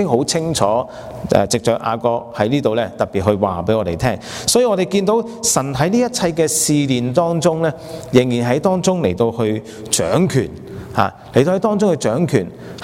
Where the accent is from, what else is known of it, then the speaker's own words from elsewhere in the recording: China; 特別是我哋中國人都會覺得